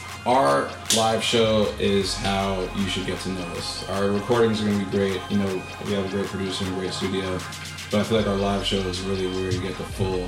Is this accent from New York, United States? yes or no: yes; New York, United States; I'm originally from New York. Lived all over New York, upstate, the city.